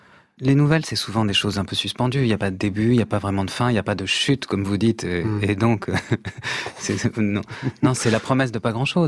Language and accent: French; Poland; Moi, je suis polonais.